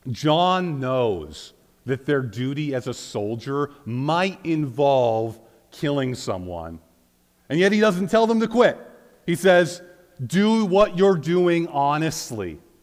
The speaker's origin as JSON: {"language": "English", "region": "Manitoba", "country": "Canada", "said": "Now, I come from Southeast Manitoba. And so I'm used to having like a church half full of Mennonites."}